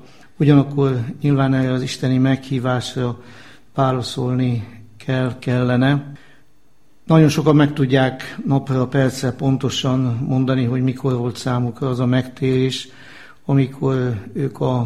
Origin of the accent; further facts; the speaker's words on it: Vasvár, Vas, Hungary; now in Celldömölk, Hungary; Én magam vasvári származású vagyok, tehát elmondhatom azt, hogy a szűzanya kegyhelyéről kerültem ide celldömölkre